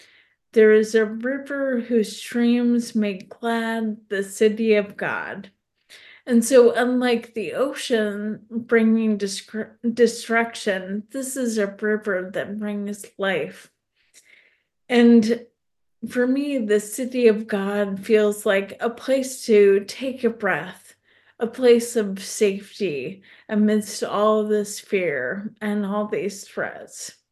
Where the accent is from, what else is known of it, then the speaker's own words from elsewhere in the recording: Alaska, United States; I grew up in Alaska, and there were a lot of earthquakes there